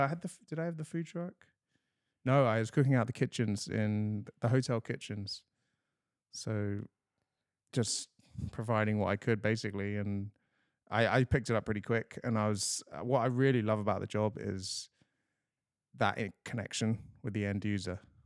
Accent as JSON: {"language": "English", "region": "London", "country": "United Kingdom", "tie": "born or raised there", "said": "So I grew up in London, loved sport from an early age"}